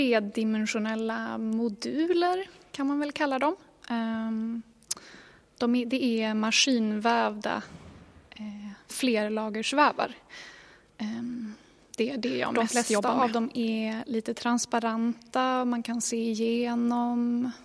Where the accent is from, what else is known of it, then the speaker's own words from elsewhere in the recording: Härnösand, Västernorrland County, Sweden; now in Gothenburg, Sweden; Men jag är också uppvuxen i Härnösand.